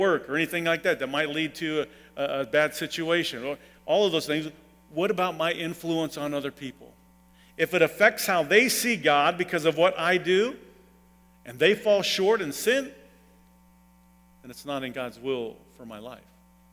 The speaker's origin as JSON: {"language": "English", "country": "Germany", "tie": "born or raised there", "said": "I grew up in Germany where beer drinking was like Coca-Cola, okay?"}